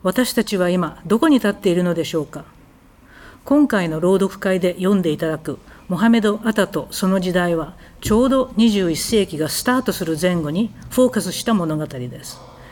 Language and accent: Japanese; Yokohama, Kanagawa, Japan; born there; moved away as an adult; 僕は1972年に横浜に生まれました。慶応大学を卒業後、1996年にベルリンに来ました。それ以来、11年ほど暮らしました。